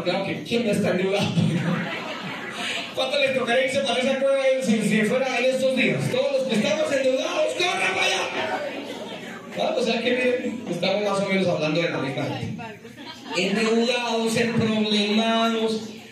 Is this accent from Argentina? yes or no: no; Colombia; nosotros como colombianos decimos vacuna